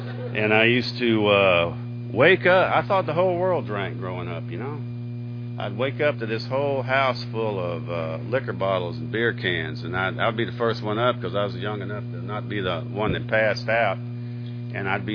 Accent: Georgia, United States; When I grew up in Georgia, man, I grew up kind of like my buddy Jared there, man.

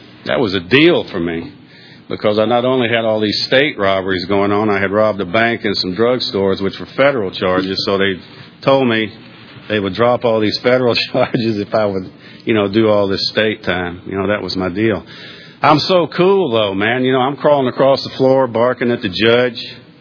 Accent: Georgia, United States; I mean, I'm in Georgia, right? I grew up in Georgia.

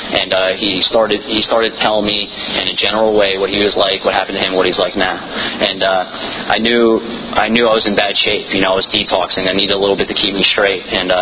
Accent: Florida, United States; I'm visiting from South Florida. I need a meeting.

